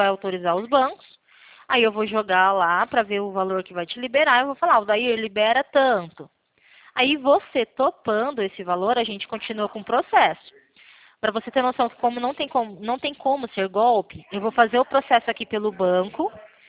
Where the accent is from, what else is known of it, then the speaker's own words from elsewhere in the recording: Paraná, Brazil; Eu sou do Paraná.